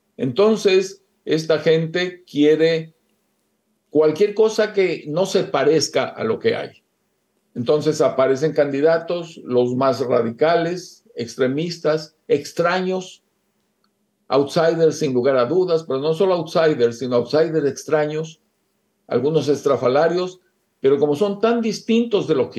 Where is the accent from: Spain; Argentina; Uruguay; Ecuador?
Ecuador; fueron las que apliqué yo en mi país, en Ecuador.